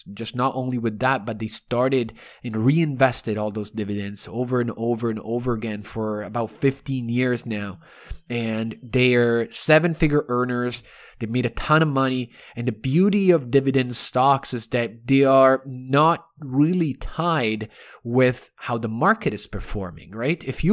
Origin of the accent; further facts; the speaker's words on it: Toronto, Ontario, Canada; also born or lived in Rome; I am from Toronto and Rome